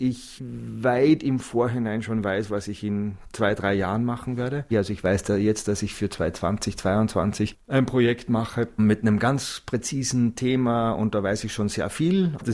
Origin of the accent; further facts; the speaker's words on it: Zell am See, Salzburg, Austria; Ach so, ich bin in den Alpen aufgewachsen, in so einem Touristenort, Zell am See heißt das.